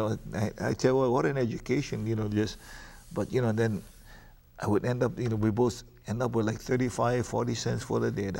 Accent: Papakolea, Hawaii, United States; I remember growing up in Papakalea, my ohana, my family.

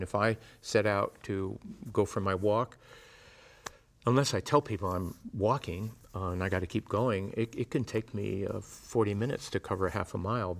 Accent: New England, United States; Probably when I was growing up in New England, not so much.

